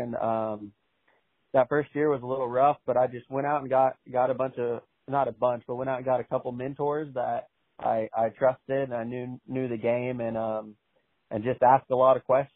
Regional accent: Kansas, United States; Yeah, I grew up in Kansas, and you know, played football and basketball and ran track in high school.

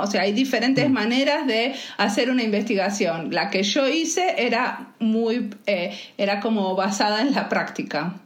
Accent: Argentina; now in Finland; aunque vivo acá hace 20 años, ¿no? Hay cosas que me siento muy argentina y hay otras cosas que cuando voy a Argentina me siento muy finlandesa.

